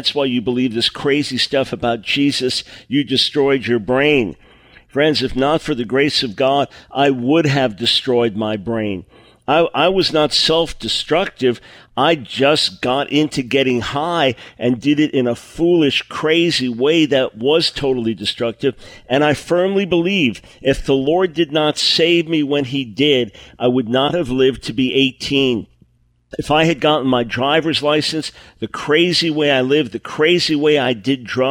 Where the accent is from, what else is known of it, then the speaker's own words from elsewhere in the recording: New York, United States; I broke into a house down the block from where I grew up on Long Island.